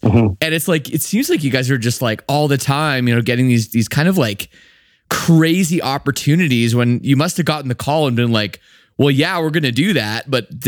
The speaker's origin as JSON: {"language": "English", "country": "Canada", "said": "These are just things I remember just being a Canadian and seeing you"}